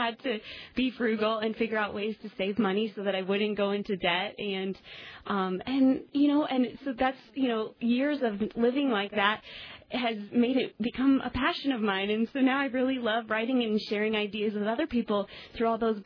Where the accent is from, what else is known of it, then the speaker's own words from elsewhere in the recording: Sioux City, Iowa, United States; My first job was in my hometown of Sioux City, Iowa